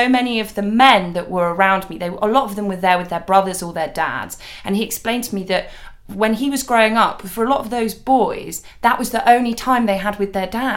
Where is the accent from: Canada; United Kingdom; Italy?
United Kingdom; London; I grew up really near Wembley Stadium, and I constantly felt the fear of kind of big crowds at football matches.